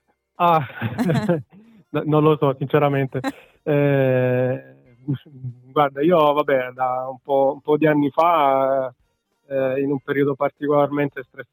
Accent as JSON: {"language": "Italian", "town": "Guagnano", "region": "Apulia", "country": "Italy", "tie": "born or raised there", "said": "un po' di anni fa io ho sempre vissuto a Guagnano, in provincia di Lecce, quindi diciamo sono molto legato alla mia terra."}